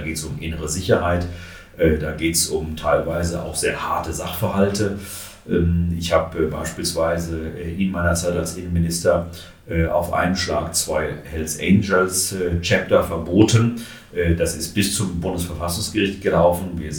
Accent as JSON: {"language": "German", "town": "Frankfurt", "region": "Hesse", "country": "Germany", "tie": "born or raised there", "said": "ich bin aufgewachsen in Frankfurt"}